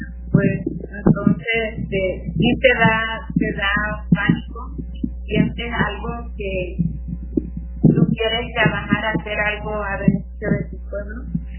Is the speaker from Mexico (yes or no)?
yes; Coladero, Mexico; fui candidata a la agencia de policía de mi pueblo, que se llama Coladero. Es una agencia del municipio de Santiago Nacional, como con 1.755 habitantes.